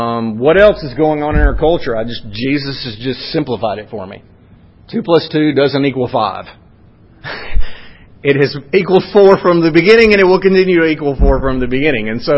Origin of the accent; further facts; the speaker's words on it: Winfield, Alabama, United States; accent: North Alabama; I mean, I sound like I'm from North Alabama because where did I grow up?